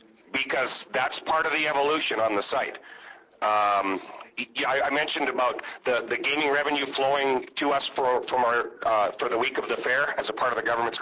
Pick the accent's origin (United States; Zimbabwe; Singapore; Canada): Canada; Saskatchewan; I'm from Saskatchewan, and I haven't looked at the legislation for Alberta.